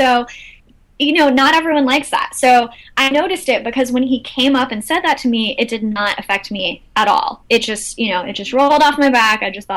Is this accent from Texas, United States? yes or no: yes; Texas, United States; Yeah, listen, I'm from Texas, so we have, like, Tex-Mex.